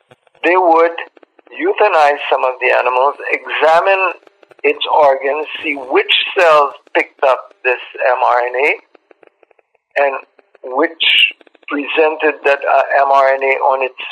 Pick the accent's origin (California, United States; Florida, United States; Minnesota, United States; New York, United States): Florida, United States; I am from Florida. I studied at the University of Florida